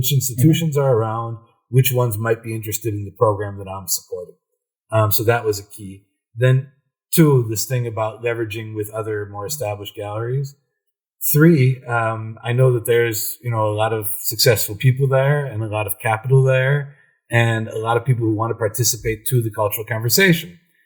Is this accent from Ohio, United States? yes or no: yes; Cleveland, Ohio, United States; Yeah, I'm from Cleveland, yeah. Ohio.